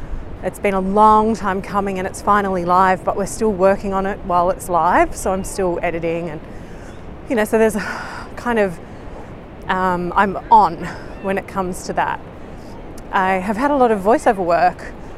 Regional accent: Melbourne, Victoria, Australia; where I grew up in Melbourne, the seasons were very distinct, but then also you could have four seasons in one day.

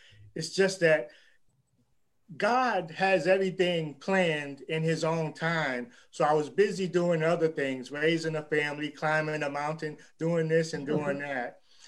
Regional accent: Birmingham, Alabama, United States; I'm from Birmingham

